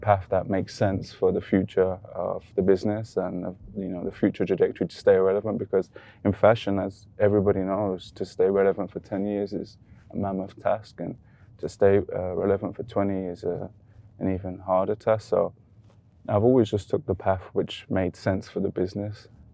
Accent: Birmingham, West Midlands, United Kingdom; I grew up in Quinton, which is quite a, you know, troubled place in Birmingham.

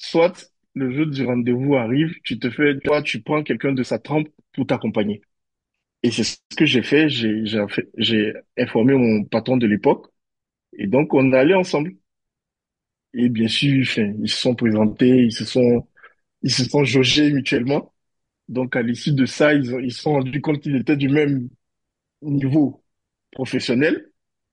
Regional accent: Côte d’Ivoire; moved away as an adult; je venais de la Côte d'Ivoire. Et donc, je suis allé en Chine dans le cadre de mes études

